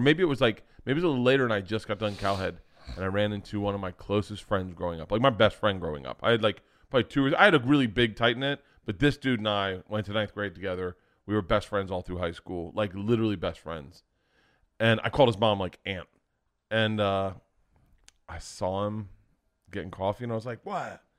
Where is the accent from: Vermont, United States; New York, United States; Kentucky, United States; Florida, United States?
Florida, United States; And growing up in Florida, you were always ended up on a beach, you and your friends or whatever.